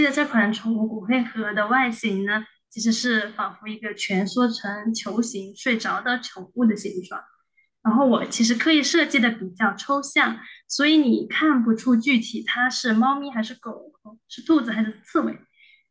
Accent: Sichuan, China; moved away as an adult; also born or lived in Zhejiang; now in Kyoto, Japan; 我的家乡是在四川

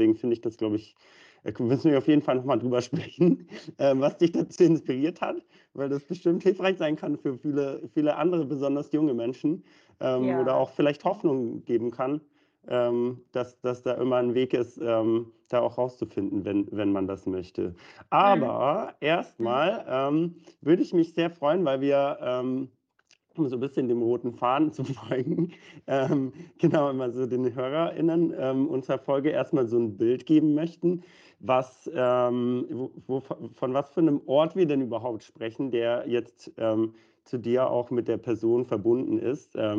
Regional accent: Bavaria, Germany; im Allgäu, meine Heimat.

